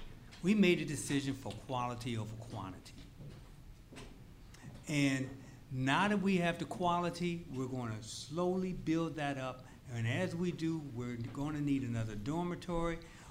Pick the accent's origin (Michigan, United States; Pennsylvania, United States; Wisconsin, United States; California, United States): California, United States; Inglewood; I grew up in Inglewood, my family home is still in Inglewood